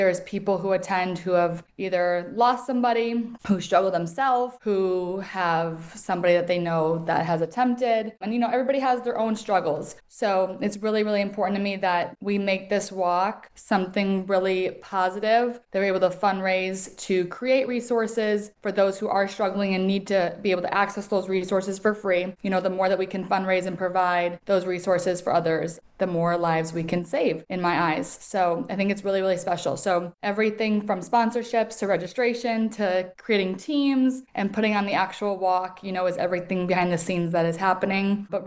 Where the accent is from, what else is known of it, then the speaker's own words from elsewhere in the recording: Elgin, Illinois, United States; also born or lived in New York City, United States; I'm originally from Elgin, Illinois, so it's about 3 hours north. I went to school in New York City and then got married and moved here with my husband